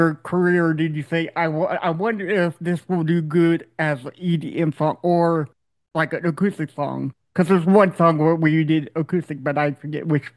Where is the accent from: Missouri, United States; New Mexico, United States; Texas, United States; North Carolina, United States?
Texas, United States; Austin; born there; I was born in Austin